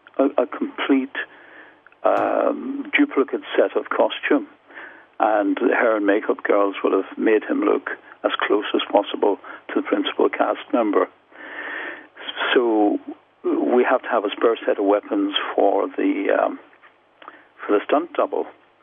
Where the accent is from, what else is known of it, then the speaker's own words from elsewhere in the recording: Ireland; So being Irish, I want a little bit of Irishness into the series.